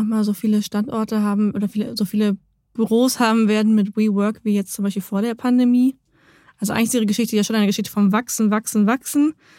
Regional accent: Lower Saxony, Germany; ich komme aus Niedersachsen.

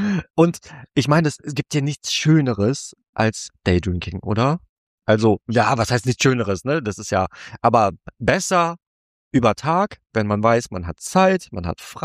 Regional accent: Cologne, North Rhine-Westphalia, Germany; Also als Kölner bist du einfach nie in der Altstadt. Das war, als wäre man Touri in der eigenen Stadt.

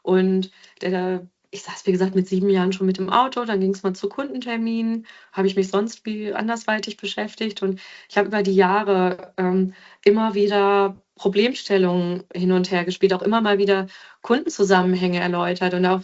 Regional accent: North Rhine-Westphalia, Germany; Ich komme ja nun aus Ostwestfalen, wir sind sehr direkt.

